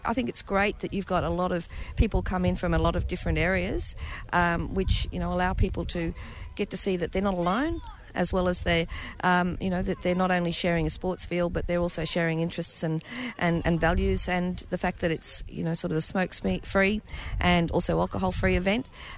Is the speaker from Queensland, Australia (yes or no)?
yes; Queensland, Australia; also born or lived in Darwin; Well, actually, I was born in Darwin, and but then lived mostly in Queensland, and I came over from Mitchell in Queensland.